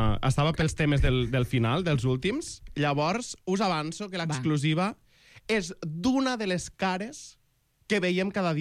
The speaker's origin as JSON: {"language": "Catalan", "town": "Jesús", "region": "Catalonia", "country": "Spain", "said": "jo, que sóc de les Terres de l'Ebre, passava per aquí, per anar a Sants Estació, agafar el tren, baixar cap a Tortosa, Jesús, que és el meu poble"}